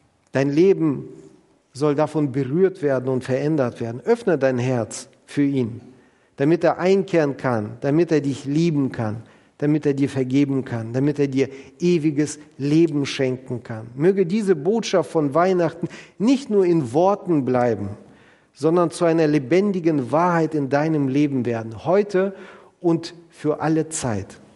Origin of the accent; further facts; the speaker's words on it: Kazakhstan; Wisst ihr, ich komme aus Kasachstan, ich bin in Kasachstan geboren